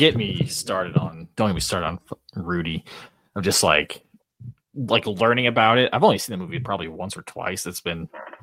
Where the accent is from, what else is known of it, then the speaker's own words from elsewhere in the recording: Indiana, United States; where we grew up in Northern Indiana, like, you know, that's, we got our news stations from South Bend.